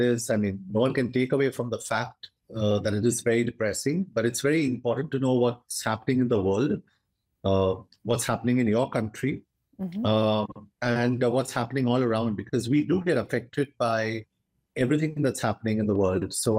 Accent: India; I am that Indian who's seen Russia hold my hand.

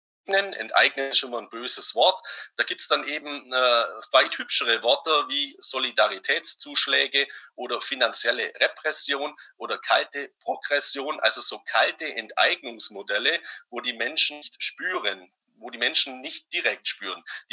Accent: Baden-Württemberg, Germany; born there; Aber ich bin ja ein gebürtiger Schwabe

